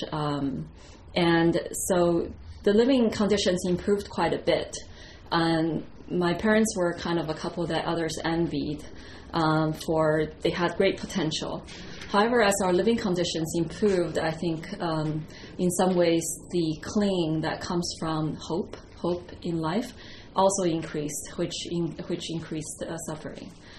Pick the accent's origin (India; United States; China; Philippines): China; So I'll talk a little bit about my growing up in China.